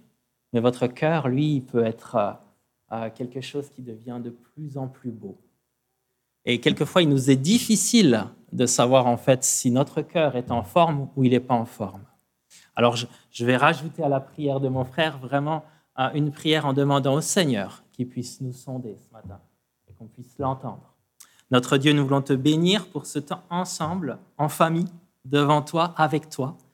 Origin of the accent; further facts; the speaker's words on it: Vichy, Auvergne-Rhône-Alpes, France; Nous, donc, venant de Vichy, on est des Bourbonnais, et vous, vous êtes des Auvergnats.